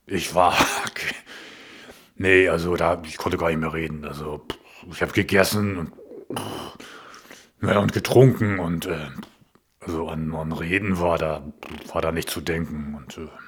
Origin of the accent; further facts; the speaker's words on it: Göttingen, Lower Saxony, Germany; also born or lived in Ruhr, Germany; Ja, und ich, als kleines Kind bin ich nach Göttingen gezogen worden.